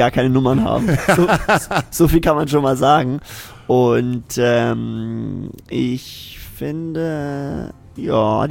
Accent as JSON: {"language": "German", "town": "Zeven", "region": "Lower Saxony", "country": "Germany", "said": "Ich komme aus Zeven, ja."}